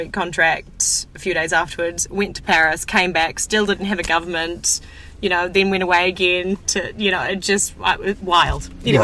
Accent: New Zealand; being in France at, you know, at the Rugby World Cup final and actually seeing us on the world stage

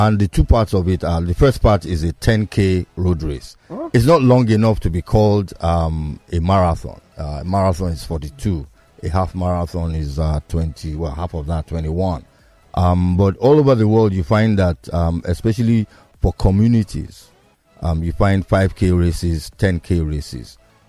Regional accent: Surulere, Lagos, Nigeria; I knew him when I was growing up in Surulere.

